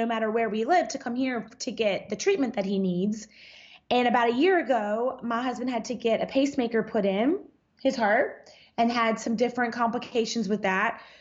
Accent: Louisiana, United States; moved away as an adult; also born or lived in Dallas, Texas; now in Florida, United States; We are born and raised in Louisiana.

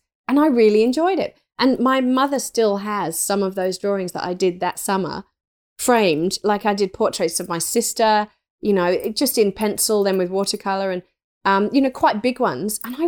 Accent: England, United Kingdom; I grew up in England, in the country, in an old 300-year-old thatched cottage.

